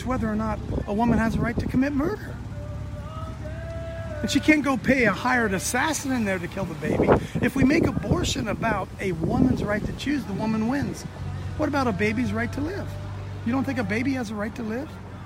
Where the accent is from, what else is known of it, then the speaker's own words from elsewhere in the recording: Ohio, United States; I'm from Ohio.